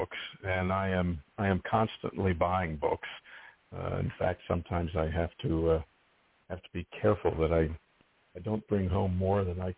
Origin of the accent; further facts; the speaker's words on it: Pittsburgh, Pennsylvania, United States; Because I was I grew up in Pittsburgh, and the thought of ending up working in Hollywood in motion pictures and television was quite a ways off.